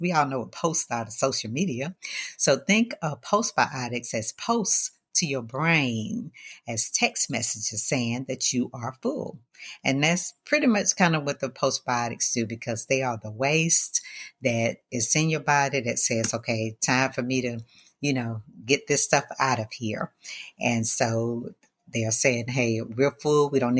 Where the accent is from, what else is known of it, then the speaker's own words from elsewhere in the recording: the South, United States; growing up in the South, you know, we ate our gumbo and we loved it.